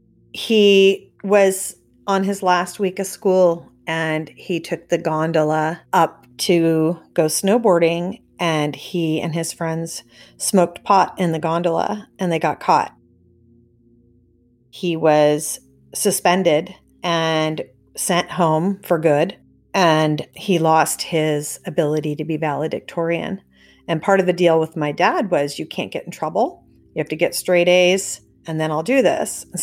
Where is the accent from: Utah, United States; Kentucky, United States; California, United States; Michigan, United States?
California, United States; Orinda; I grew up in Orinda, California, family of five, mom, dad, my sister Laura, and my brother John.